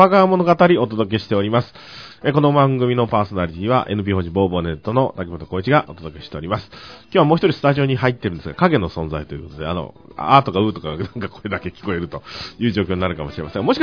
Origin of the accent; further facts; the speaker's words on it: Fukuoka, Japan; 私の、昔私は福岡出身ですので